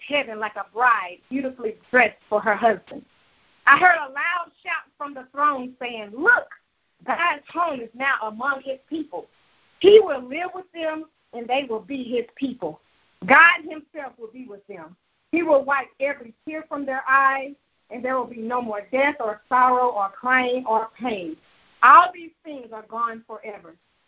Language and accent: English; South Carolina, United States; And when I go to my hometown of South Carolina to visit, it makes me feel so good